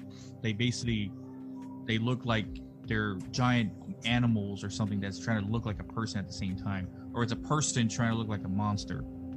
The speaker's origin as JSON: {"language": "English", "region": "Texas", "country": "United States", "lives_now": "North Carolina, United States", "said": "I'm originally from Texas, like I've said, but I live in North Carolina now"}